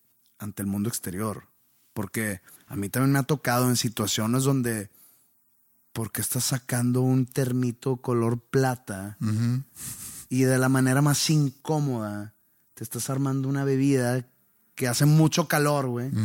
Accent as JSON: {"language": "Spanish", "country": "Mexico", "said": "para que vean que soy mexicano y que le voy a México"}